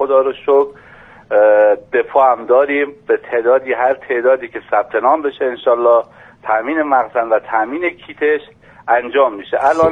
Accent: Iran; ایرانی هستیم در خدمت شما

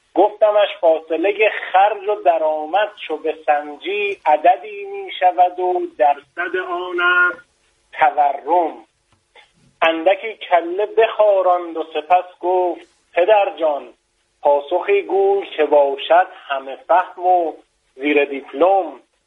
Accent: Shiraz, Fars, Iran; also born or lived in Iraq; now in Qom, Iran; من ایرانی هستم، بند متولد عراق هستم، پدرم آبادانیه، مادرم بروجردیه و شیراز بزرگ شدم.

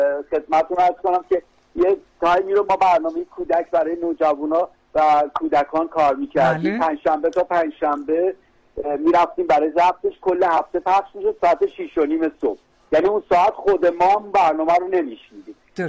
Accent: Tehran, Tehran Province, Iran; born there; also born or lived in Yazd; خود من ولی متولد تهرانم و خب به هر حال بیشتر سالها اینجا بودم و اونجا بودم

